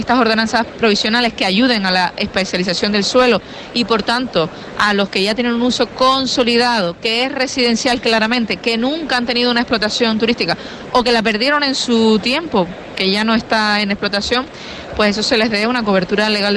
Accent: Canary Islands, Spain; si yo como canaria tengo varios problemas que afectan al mercado de la vivienda.

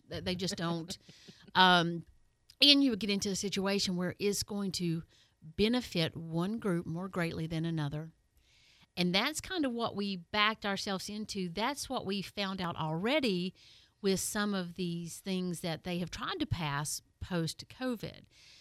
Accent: Tennessee, United States; I'm from East Tennessee, so this is kind of a personal reference

